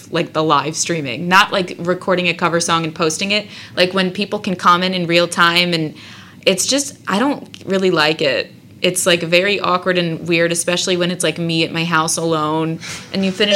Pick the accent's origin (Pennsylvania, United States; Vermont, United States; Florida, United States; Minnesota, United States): Pennsylvania, United States; Pottstown; Like you said, I'm from Pottstown. And yeah, I just do local acoustic gigs around Pennsylvania.